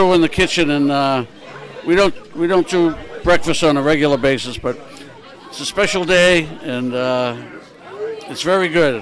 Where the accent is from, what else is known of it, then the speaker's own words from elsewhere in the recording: Dorchester, Massachusetts, United States; You know, I'm originally from Dorchester, so they came down and visited me